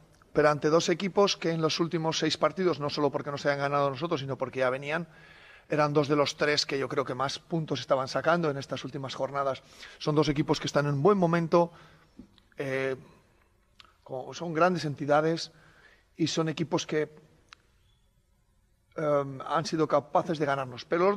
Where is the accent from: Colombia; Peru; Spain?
Spain; Soria, Castile and León; Yo soy de Soria, llevo 20 y tantos años viviendo en Soria.